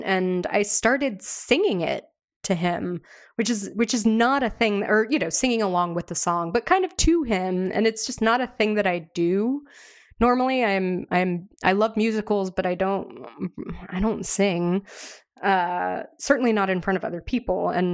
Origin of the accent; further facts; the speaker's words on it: Florida, United States; So, you know, I grew up in Florida, and that's the flattest place on earth.